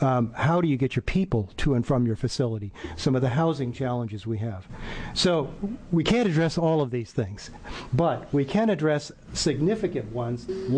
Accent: Pendleton, Oregon, United States; I'm from Pendleton.

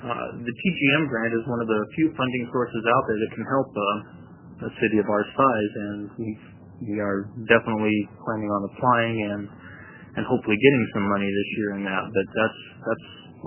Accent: Astoria, Oregon, United States; now in Halsey, United States; My whole life I've lived in small communities. I grew up in the Clapton-Astoria area, and I live in Halsey now.

